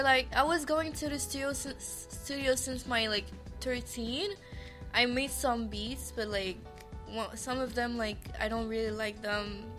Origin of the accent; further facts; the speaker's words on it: Montreal, Quebec, Canada; So, actually … I'm 20 years old. I'm from Montreal.